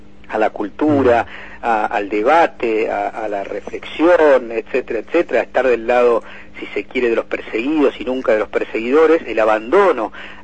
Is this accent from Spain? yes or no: no; Argentina; nosotros, como argentinos judíos, también lo condenamos